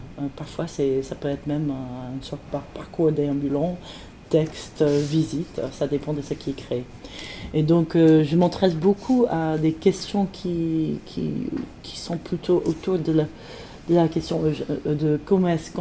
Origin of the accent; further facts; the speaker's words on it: United States; now in France; je suis américaine d'origine, j'habite en France depuis 20 ans.